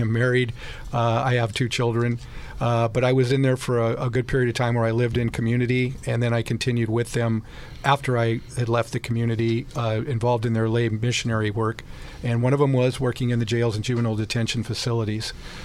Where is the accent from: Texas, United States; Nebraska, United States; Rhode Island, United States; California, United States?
Nebraska, United States; Omaha; I grew up in Omaha, Nebraska, if anybody's familiar with that. I grew up on the south side. It was one of the oldest neighborhoods. It was a rough neighborhood at times.